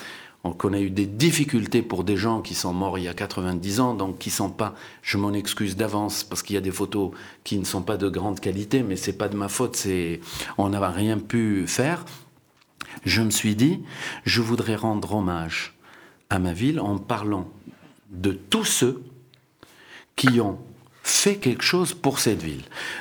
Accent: Morocco; Bien sûr, on a eu des choses en tant que Marocain que je ne peux pas accepter.

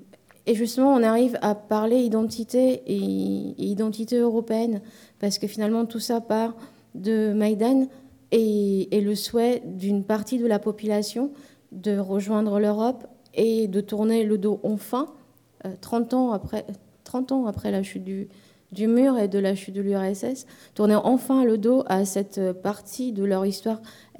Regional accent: Romania; C'est, pour l'anecdote, je suis roumaine

